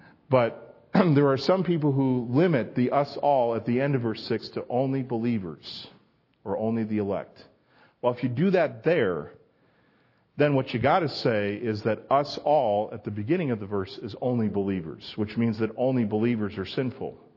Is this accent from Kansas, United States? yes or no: no; New York, United States; you know, I grew up in New York. I grew up about an hour from here, and, you know, we have four seasons here